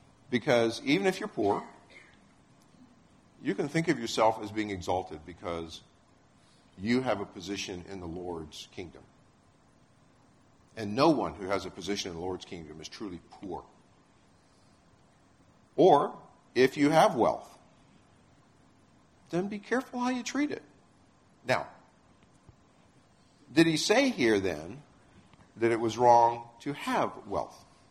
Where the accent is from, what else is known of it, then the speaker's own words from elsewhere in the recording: Texas, United States; We're from Texas. We understand this picture.